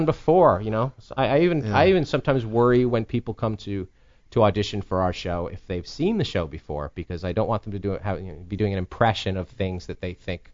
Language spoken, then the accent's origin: English; New York, United States; Yeah, I'm from New York.